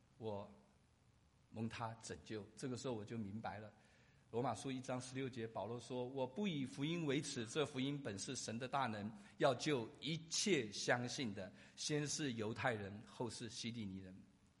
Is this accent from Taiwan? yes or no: yes; Taiwan; born there; 我是台湾出生，但是我是纯种的四川人。我的父母亲在49年的时候啊，跟随国民党的空军啊，到了台湾。